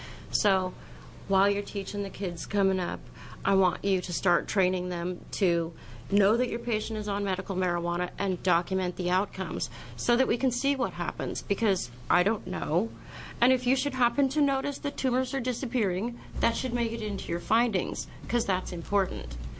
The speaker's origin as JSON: {"language": "English", "town": "Happy Valley", "region": "Oregon", "country": "United States", "said": "I'm from Happy Valley, Oregon."}